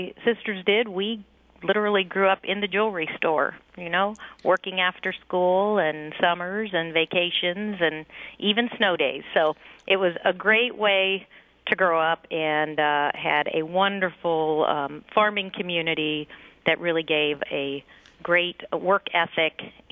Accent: Ferdinand, Indiana, United States; No, it's a Ferdinand is 2,200 people in southern Indiana. There may be some listeners who are familiar with a park called Holiday World in southern Indiana. That is very close to where I grew up

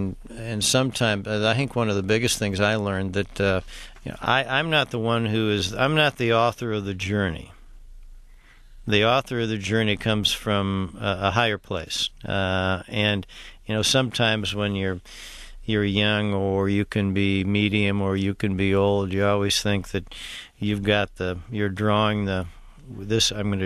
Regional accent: Midland, Texas, United States; came back to my hometown of Midland and joined a law firm.

